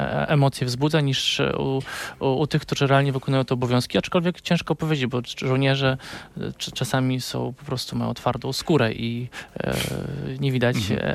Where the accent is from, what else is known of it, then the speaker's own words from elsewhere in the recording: Lublin Voivodeship, Poland; bo pochodzę w ogóle z Lubelszczyzny